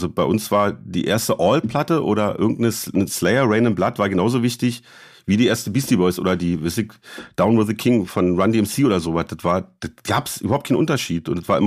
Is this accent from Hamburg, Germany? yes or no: no; Berlin, Germany; Ich bin ja in Berlin-Lichtenberg groß geworden